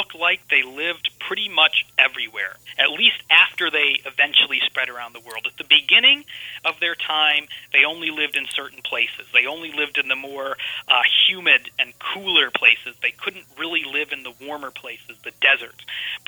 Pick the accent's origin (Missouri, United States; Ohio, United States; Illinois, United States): Illinois, United States; moved away as an adult; now in Edinburgh, United Kingdom; It's not a place I ever thought I would live when I was growing up in Illinois and in the middle of northern Illinois, in the middle of the cornfields and bean fields there.